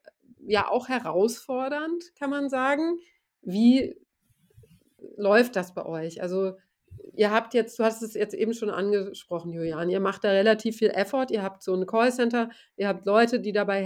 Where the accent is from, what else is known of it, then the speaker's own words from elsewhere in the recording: Göttingen, Lower Saxony, Germany; ich komme aus Göttingen